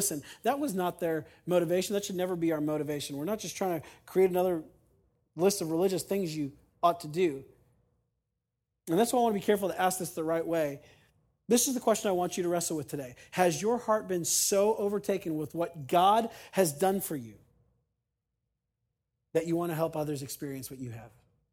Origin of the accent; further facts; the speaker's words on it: Youngstown, Ohio, United States; Chuck was an IRS agent at my home church, Youngstown Baptist, growing up in Ohio.